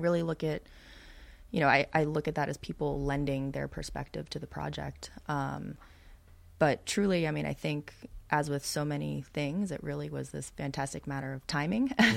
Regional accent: Alexandria, Virginia, United States; So I'm a third generation DC small business owner. And, you know, way before I knew DC culturally, I grew up in Alexandria.

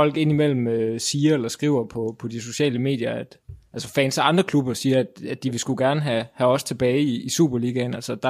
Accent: Vejle, Region of Southern Denmark, Denmark; så er jeg flyttet væk fra Vejle og taget noget uddannelse, og efter jeg kom tilbage

